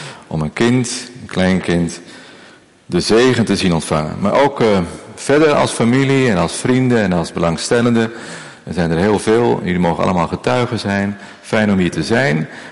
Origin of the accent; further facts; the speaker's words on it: Delft, South Holland, Netherlands; Nou, ik kom zelf uit Delft en daar heb je een heel klein plaatsje